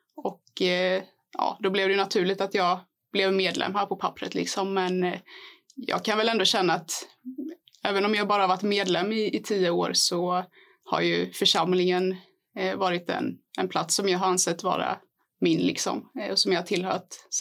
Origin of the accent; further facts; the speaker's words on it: Värnamo, Jönköping County, Sweden; jag är uppvuxen här i Värnamo, och så länge jag har funnits så har mina föräldrar varit med här i församlingen.